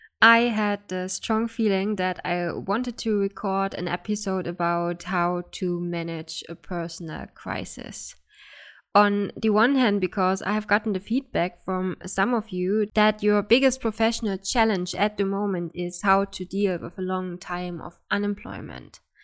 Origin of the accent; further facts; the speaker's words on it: Germany; English is a second language; now in Helsinki, Finland; I could not go to my home country, Germany, to see my family for Christmas. So I've stayed alone in Helsinki